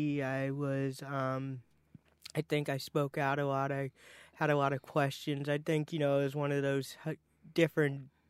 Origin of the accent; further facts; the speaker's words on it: Cincinnati, Ohio, United States; born there; I was born on January 7th, 1988 at Christ Hospital in Cincinnati, Ohio.